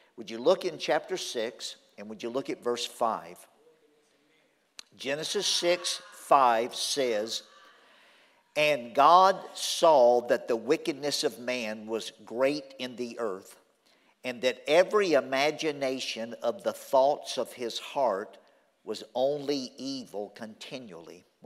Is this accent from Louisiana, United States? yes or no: yes; Louisiana, United States; I grew up down in Louisiana, out in the country, on a dead-end dirt road. We had a little farm, garden, and horses and cows and so forth. My dad was a carpenter.